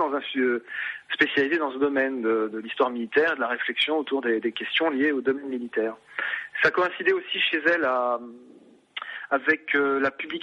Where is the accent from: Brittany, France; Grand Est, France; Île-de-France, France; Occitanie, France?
Grand Est, France; now in Nancy, France; puisque je suis nancéen. Mm-hmm. Enfin, je suis lorrain et je suis donc nancéen d'adoption. Au demeurant, j'habite juste à côté d'une place qui s'appelle Drian